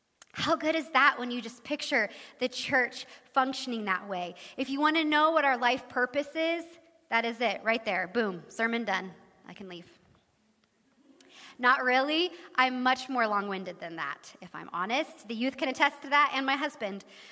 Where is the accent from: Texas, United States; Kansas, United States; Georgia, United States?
Kansas, United States; Lindsborg; I grew up in Lindsberg, right up the road, and attended the Covenant Church there my whole upbringing, so I am a Covey kid at heart.